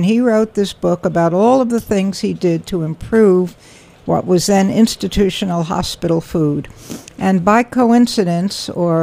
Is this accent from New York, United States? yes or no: yes; Brooklyn, New York, United States; I grew up in Brooklyn, the Midwood section of Brooklyn, and went to Midwood High School.